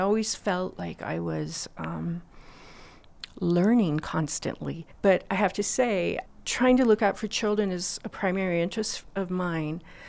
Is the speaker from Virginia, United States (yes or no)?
no; Taos, New Mexico, United States; growing up in Taos, it was fortunate to have the Taos Ski Valley there.